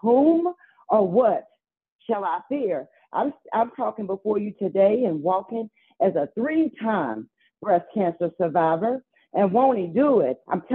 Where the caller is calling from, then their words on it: Manassas, Virginia, United States; I am calling from Manassas, Virginia.